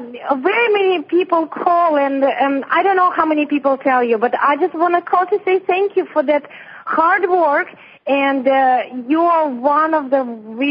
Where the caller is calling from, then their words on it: Canada; English is a second language; I'm calling from Canada, but my English not as good reading. I read good on Russian, but my English not that good.